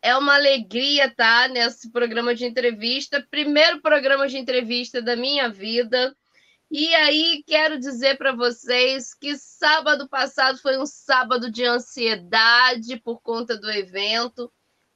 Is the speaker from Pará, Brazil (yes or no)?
no; Petrópolis, Rio de Janeiro, Brazil; Eu sou petropolitana, mas tenho me aproximado da cidade de São Gonçalo desde 2015